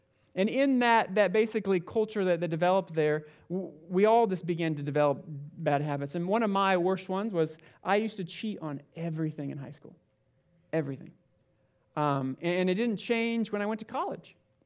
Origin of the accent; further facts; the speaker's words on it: Michigan, United States; also born or lived in Papua New Guinea; When I was young, my parents were missionaries in Papua New Guinea. We came back and we grew up. I grew up in Michigan and I always went to church.